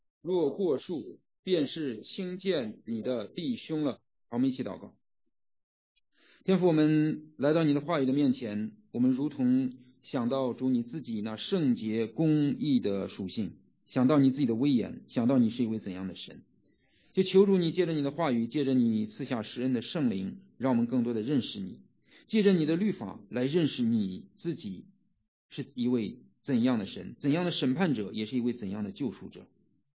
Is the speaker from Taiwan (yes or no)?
no; Mississippi, United States; 我是来自密西西比州。